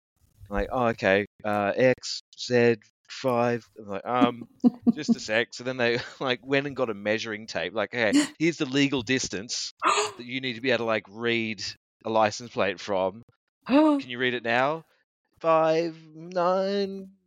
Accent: Australia; And I know I'm Australian and biased, but like, I think everyone agrees.

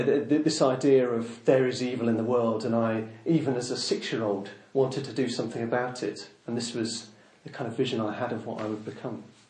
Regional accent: Oxford, South East England, United Kingdom; I come from Oxford. I don't know whether you said that, but I live in Oxford, in England.

